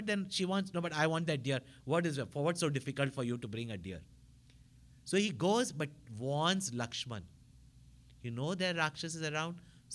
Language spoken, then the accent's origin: English; Tamil Nadu, India; I come from Tamil Nadu